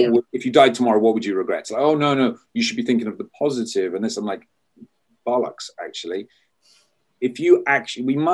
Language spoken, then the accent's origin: English; Wales, United Kingdom; I was brought up as a Welshman and we don't cry.